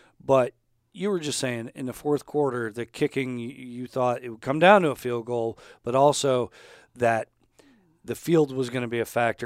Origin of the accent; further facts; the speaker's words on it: Rochester, New York, United States; Well, I grew up in Rochester, New York, and spent part of my military career in Iceland